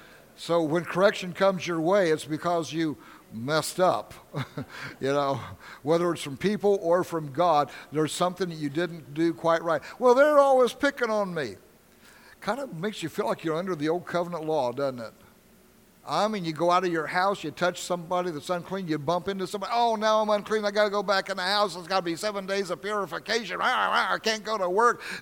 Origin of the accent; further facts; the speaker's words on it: Oklahoma, United States; I was raised in Oklahoma. You know, some of my friends were Indians.